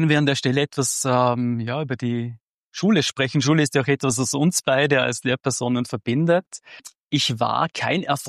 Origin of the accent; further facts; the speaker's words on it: Graz, Styria, Austria; born there; also born or lived in Vorarlberg; ich bin ja anders als eigentlich oft angenommen, kein gebürtiger Vorarlberger, sondern geboren in Graz.